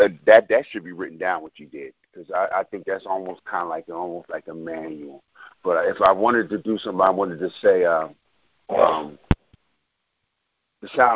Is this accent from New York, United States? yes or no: yes; Brooklyn, New York, United States; accent: Brooklyn; now in New Jersey, United States; I used to have even a heavier accent than this from being from Brooklyn. But I know when I moved to New Jersey, I was teased so much about it